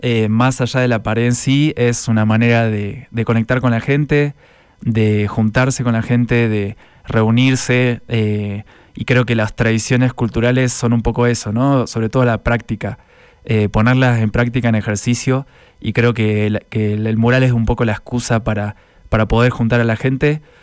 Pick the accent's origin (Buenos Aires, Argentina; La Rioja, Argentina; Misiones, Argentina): Buenos Aires, Argentina; Yo soy de Buenos Aires y ahí, bueno, no, nunca nieva